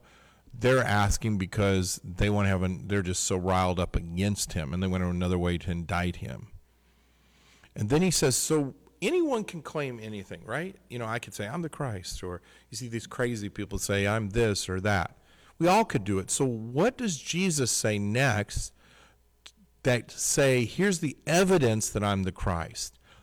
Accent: Missouri, United States; I'm from Missouri. Show me. I don't even ever heard that Missouri is the show me state. That's where I'm from originally.

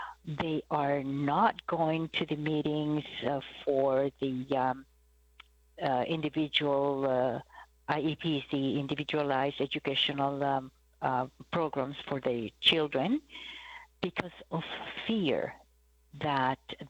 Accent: Guatemala; In my home country, like Guatemala, we have 22 languages

